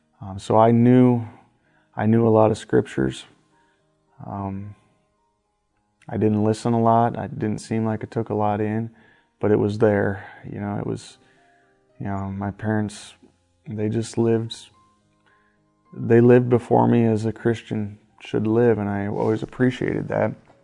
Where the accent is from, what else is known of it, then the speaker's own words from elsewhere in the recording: Iowa, United States; I'm from Northeast Iowa. I'm born and raised there. I've lived there my entire life, other than a few short stints other places.